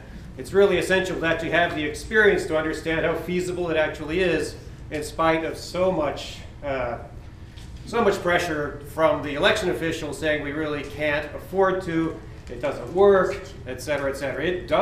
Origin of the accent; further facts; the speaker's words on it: Colorado, United States; from Western Colorado.